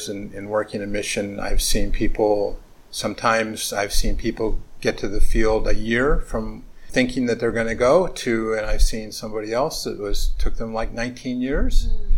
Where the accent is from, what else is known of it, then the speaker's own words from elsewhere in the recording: California, United States; I grew up in Southern California.